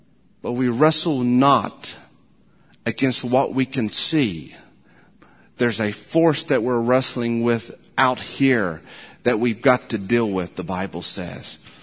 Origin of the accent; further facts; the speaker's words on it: United States; Memorial Day is a day that as a country, as a people, as an American people, we honor those who have given their blood for the faith.